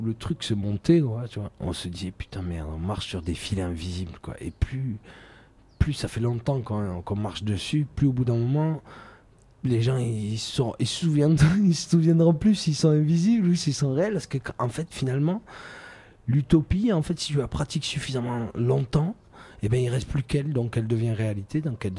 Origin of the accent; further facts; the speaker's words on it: Thonon-les-Bains, Auvergne-Rhône-Alpes, France; je suis né à Thonon-les-Bains et jusqu'à 11 ans j'ai grandi là-bas.